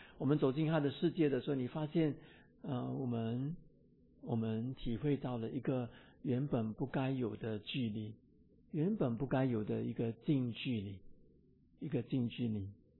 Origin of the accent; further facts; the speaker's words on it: Singapore; 其实我们新加坡人邀约他们进来，他们心中很感动的。